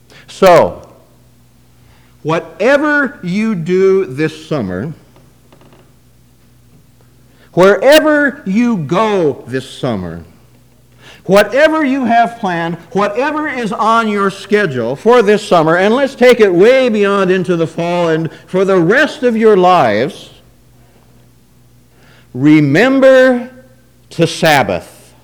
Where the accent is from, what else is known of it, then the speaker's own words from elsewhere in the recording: Webster City, Iowa, United States; when I was growing up in Webster City, Iowa, you won't hold that against me, will you?